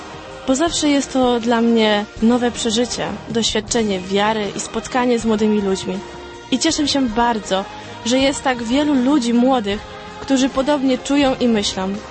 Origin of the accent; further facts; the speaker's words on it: Tomaszów Mazowiecki, Łódź Voivodeship, Poland; z Tomaszowa Mazowieckiego